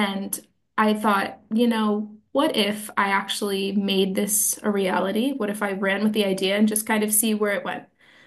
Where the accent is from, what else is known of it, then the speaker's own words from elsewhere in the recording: Baltimore, Maryland, United States; I'm from Baltimore, Maryland